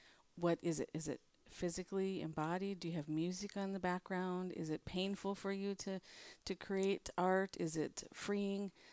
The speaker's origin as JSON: {"language": "English", "town": "Sioux Falls", "region": "South Dakota", "country": "United States", "tie": "born or raised there", "said": "that's not necessarily what I expected growing up in Sioux Falls."}